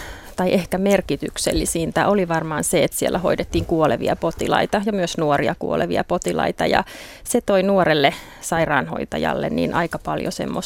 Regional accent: Järvenpää, Uusimaa, Finland; also born or lived in Espoo; now in Mäntsälä, Finland; Mä olen Järvenpäässä viettänyt lähes koko ikäni ja lapsuuteni. Puolivuotias olin, kun muutettiin Espoosta Järvenpäähän ja siitä asti olen siellä ollut. Nyt tosi viimeiset vuodet Mäntsälässä.

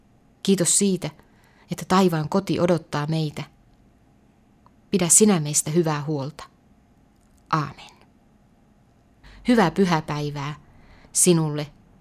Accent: Oulu, North Ostrobothnia, Finland; ja olen Oulusta.

